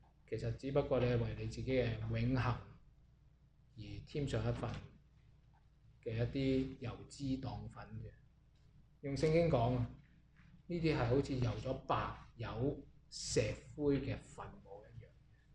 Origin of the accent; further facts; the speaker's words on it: China; 我中國人有一句説話